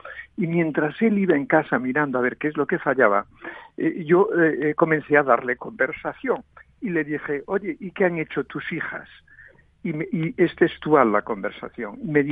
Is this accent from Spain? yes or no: yes; Vigo, Galicia, Spain; now in Barcelona, Spain; Yo soy de Vigo, tengo una casa en Vigo, en los alrededores de Vigo